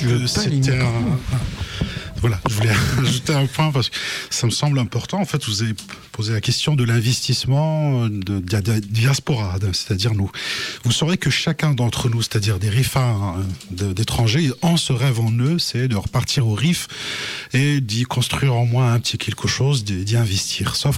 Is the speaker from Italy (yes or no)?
no; Tanger-Tetouan-Al Hoceima, Morocco; je suis prêt à faire un petit effort vers ma région natale